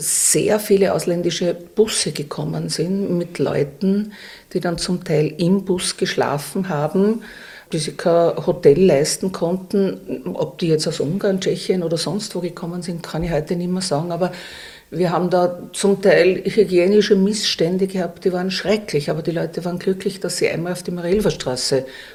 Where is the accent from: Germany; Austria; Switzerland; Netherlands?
Austria; Vienna; Ja, ich bin eine Urwienerin, weil meine Eltern kommen aus der ehemaligen Tschechoslowakei. Die mussten im Jahr 1948, weil sie Deutsche waren, das Land verlassen